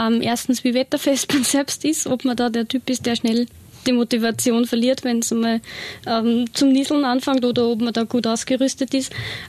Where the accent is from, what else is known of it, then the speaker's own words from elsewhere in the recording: Lower Austria, Austria; Also man kann gerade im Ibstal, wo ich her bin, super entscheiden, ob ich jetzt das Tal oder den Berg daneben bevorzuge.